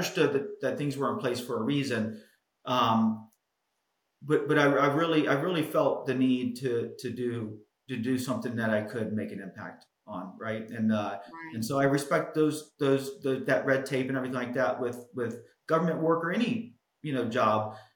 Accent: Cincinnati, Ohio, United States; We were both born and raised in Cincinnati. Everything we knew was there.

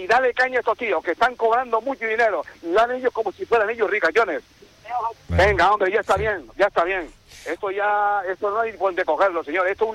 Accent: Canary Islands, Spain; Nosotros somos canarios o no somos canarios.

